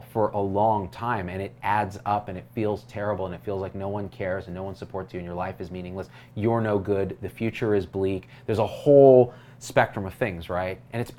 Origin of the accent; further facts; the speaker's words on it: California, United States; I'm going to 5150 you because I'm from Cali, baby.